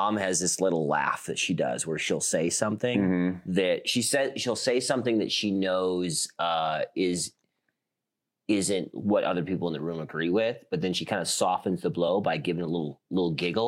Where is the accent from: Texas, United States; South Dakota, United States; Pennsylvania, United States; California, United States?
South Dakota, United States; I'm from South Dakota. Lots of pheasants there.